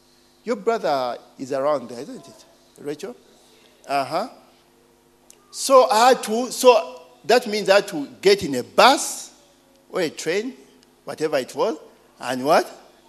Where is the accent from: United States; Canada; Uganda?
Uganda; that's the evil I grew up with in Uganda. Now, I went to the States